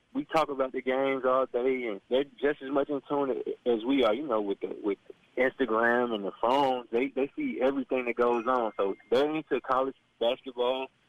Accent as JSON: {"language": "English", "town": "Memphis", "region": "Tennessee", "country": "United States", "said": "if I tell them that I'm from Memphis and I played at the University of Memphis, they automatically bring up Coach Hardaway."}